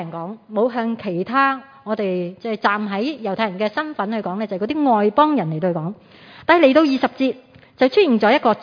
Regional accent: Hong Kong; 我们香港人

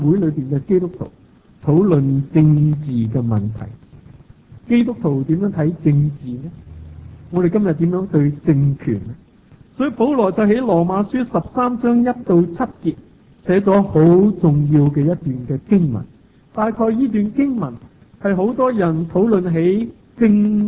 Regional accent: Hong Kong; 我们承认自己是香港人，但另外一方面我们又是中国人。但如果我们在香港出世，我们又是说英国属土公民，

